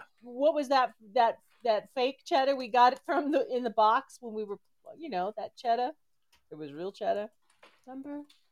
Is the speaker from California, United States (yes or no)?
yes; California, United States; I grew up in California and on the beach for almost half my life.